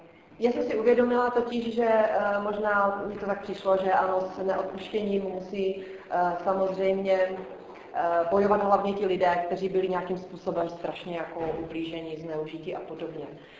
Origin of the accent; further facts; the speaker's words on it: Zábřeh, Olomouc Region, Czechia; jsem ze Zábřeha.